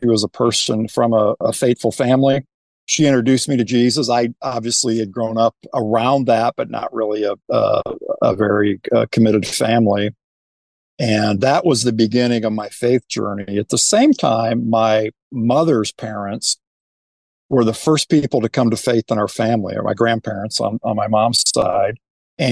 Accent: South Bend, Indiana, United States; So I grew up in South Bend, Indiana. I tell people that, they're like, oh, you must be a Notre Dame fan.

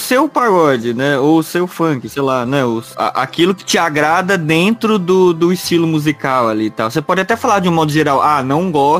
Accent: Brazil; A gente é latino, a gente é o único país que fala português aqui, né, na América do Sul.

